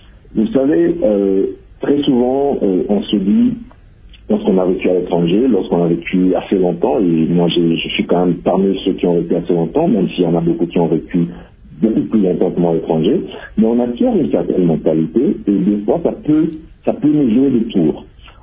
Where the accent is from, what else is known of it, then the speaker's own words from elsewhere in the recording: DR Congo; born there; Je ne me considère pas comme un visiteur en RDC, et le fait de savoir au Congo, qui est ma terre natale, qui est la terre de mes ancêtres, la terre de mes enfants